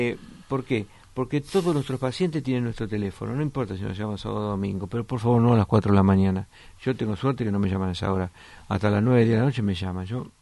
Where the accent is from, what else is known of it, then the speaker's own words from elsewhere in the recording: Basilicata, Italy; Spanish is a second language; o como yo que soy de Basilicata